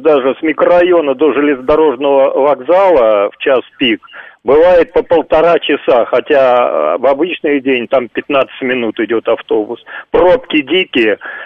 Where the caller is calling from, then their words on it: Podolsk, Moscow Oblast, Russia; я из Подольска и мечтал об этом уже 40 лет.